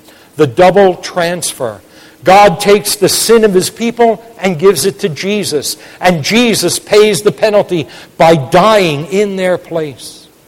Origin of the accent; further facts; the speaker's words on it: New York, United States; moved away as an adult; now in Michigan, United States; I grew up in the Bronx. I didn't know what it was to skin an animal until I was 30 years old and moved to Michigan.